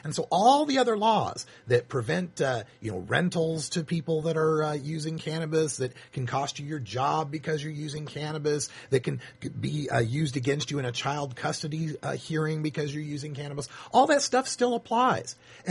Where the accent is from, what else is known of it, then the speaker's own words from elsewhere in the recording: Idaho, United States; a bust in Idaho near my hometown, in my home county, Canyon County, Idaho.